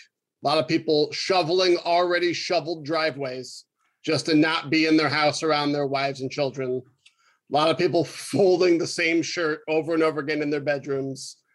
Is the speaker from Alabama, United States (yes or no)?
no; Rochester, New York, United States; I was raised in Rochester. My mother's a woman of the Southern tier. My father's a man of Albany. I'm an upstate scumbag all the way down into my bones.